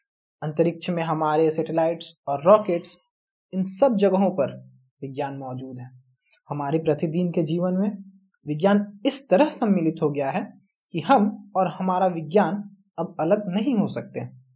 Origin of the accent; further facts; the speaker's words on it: Arrah, Bihar, India; मैं आरा बिहार का रहने वाला हूँ।